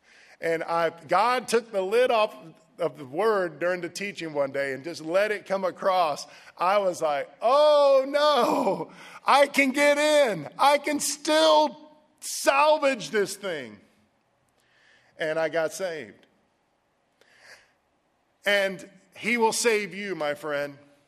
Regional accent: Jacksonville, Florida, United States; Now, I grew up in Jacksonville, Florida, and from the time I was 16 to 24 years old, I was a binge partier.

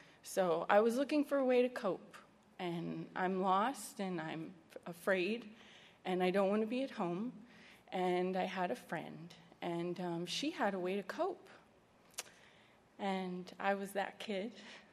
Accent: New Hampshire, United States; I grew up in New Hampshire. I lived with my mom and dad and my brother and sister in a small home, one bathroom

